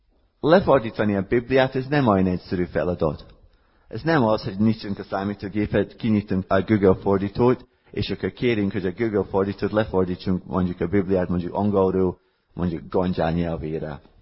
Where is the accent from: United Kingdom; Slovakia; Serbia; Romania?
United Kingdom; Scotland; Hungarian is a second language; now in Miskolc, Hungary; Én skót vagyok, Skóciában nőttem fel, de Isten akarata vagy terve úgy látszik, hogy az volt, hogy ide kellett jönnem Magyarföldre. Az 1900-asok években én már dolgoztam itt Miskolcon